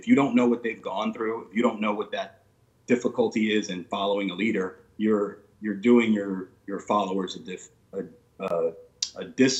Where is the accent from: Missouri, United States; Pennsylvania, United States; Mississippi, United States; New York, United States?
Mississippi, United States; born there; But my early life, I was born in Mississippi on the Gulf Coast.